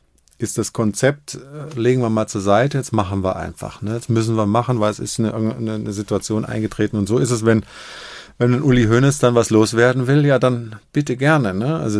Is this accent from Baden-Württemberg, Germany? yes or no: yes; Stuttgart, Baden-Württemberg, Germany; accent: Swabian; also born or lived in Tübingen; now in Cologne, Germany; bin Schwabe, dem man das zum Glück nicht mehr so anhört. Ich komme aus Tübingen, bin in Stuttgart groß geworden, lebe jetzt seit Ewigkeiten in Köln